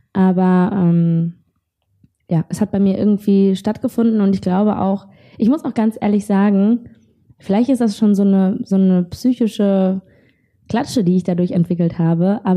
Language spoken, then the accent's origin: German; North Rhine-Westphalia, Germany; now in Berlin, Germany; ich komme ja aus dem Ruhrgebiet, ne?